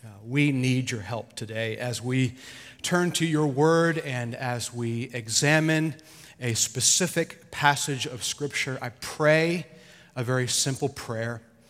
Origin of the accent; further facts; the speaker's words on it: Rhode Island, United States; moved away as an adult; We're from Rhode Island originally, and we've lived in the South for the last, what has it been, about 2003, so it's been a while. Anyway, we're Southerners now, and we're glad to be.